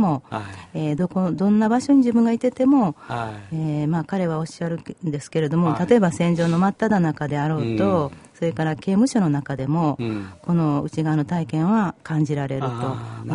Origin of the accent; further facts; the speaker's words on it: Kyoto, Japan; 私は京都生まれなんです。京都生まれの京都育ちなんですが